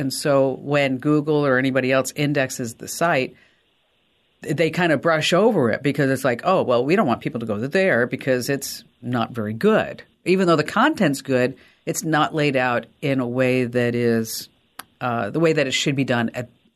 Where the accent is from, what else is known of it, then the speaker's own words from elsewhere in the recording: New Jersey, United States; I'm from New Jersey. We don't know. Sometimes we don't have a filter.